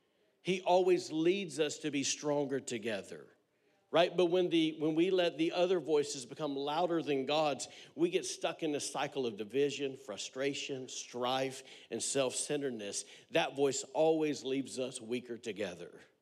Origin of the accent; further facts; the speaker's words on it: the South, United States; she's from the Northwest, I'm from the South, so she says things like, yes, Mom, I say, yes, ma'am, right?